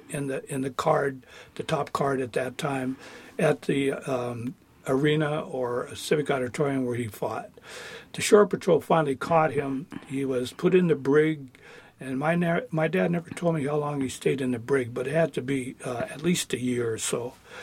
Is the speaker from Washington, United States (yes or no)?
yes; Seattle, Washington, United States; Dad became a local hero as the prize fighter that represented Seattle. And, of course, being Filipino, he became a hero in our community. So that's how I grew up